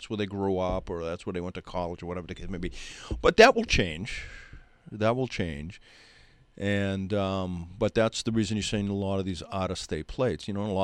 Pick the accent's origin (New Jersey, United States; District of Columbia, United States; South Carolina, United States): New Jersey, United States; You know, I'm from Jersey. You from Jersey? I'm from Jersey.